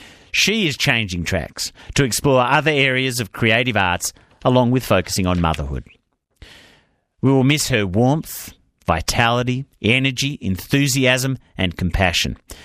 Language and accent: English; India; Where I grew up in India, access to any form of music, other than Bollywood film songs, was for the elite or the gifted.